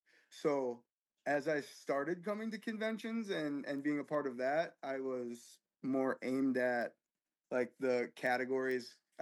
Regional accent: Minneapolis, Minnesota, United States; I was born in North Minneapolis, grew up there for a little while, and eventually found myself in foster care.

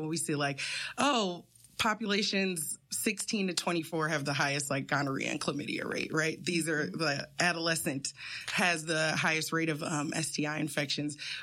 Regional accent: Minnesota, United States; I am a Black woman. I'm from Minnesota and I'm from the North Side.

